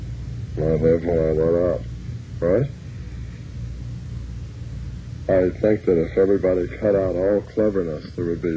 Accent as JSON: {"language": "English", "town": "Glendale", "region": "California", "country": "United States", "tie": "born or raised there", "also_born_or_lived": "Mojave", "said": "I was born in Glendale, California, and I was a sculptor until I reached the age of 13."}